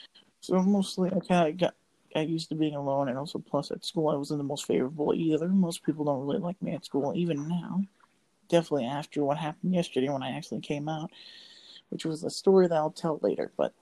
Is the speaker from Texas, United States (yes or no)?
no; Illinois, United States; I was about to say my last name, but … I come from Illinois. Live next to St. Louis, I'll say, just to keep my, area kind of closed. But mostly I kind of grew up here and been raised here my entire life.